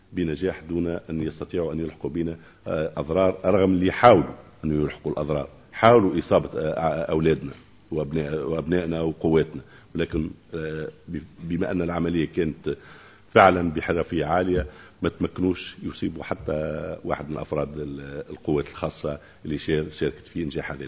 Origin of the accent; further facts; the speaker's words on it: Tunisia; من أرقى ما عندنا في تونس